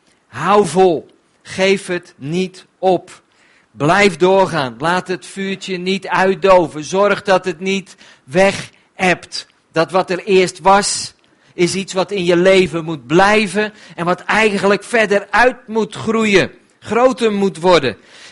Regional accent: Netherlands; Weet je, als Nederlanders zijn wij heel erg taakgericht.

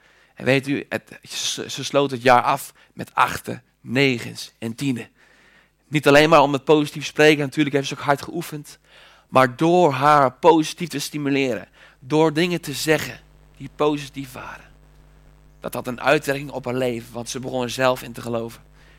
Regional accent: Eendijk, Netherlands; In de plek waar ik vandaan kom, Eendijk, en mijn vrouw moet er altijd een beetje om lachen, want die denkt dat ik uit een middeleeuws dorp kom, maar dat is niet zo.

